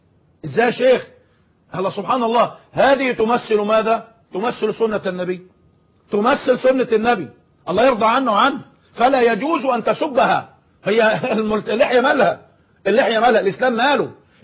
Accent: Egypt; كمصريين على سبيل المثال في بلدنا مصر

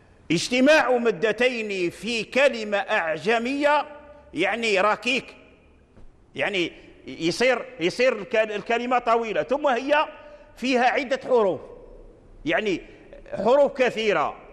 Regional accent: Morocco; من الأئمة والعلماء عندنا في المغرب كذلك لهم تأليف

